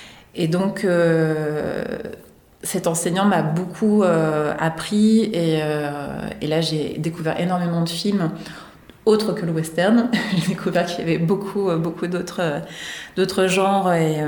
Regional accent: Orléans, Centre-Val de Loire, France; je suis native d'Orléans, donc c'est pour ça que je tentais de trouver à Orléans

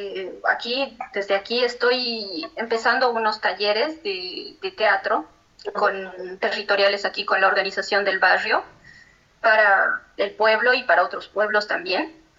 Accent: Bolivia; cuando saben que vengo de Bolivia o de América Latina

